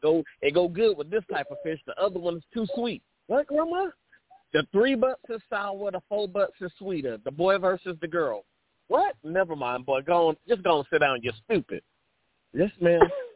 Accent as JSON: {"language": "English", "region": "North Carolina", "country": "United States", "said": "I'm from North Carolina. I'm a country boy. My grandma had a garden in the backyard."}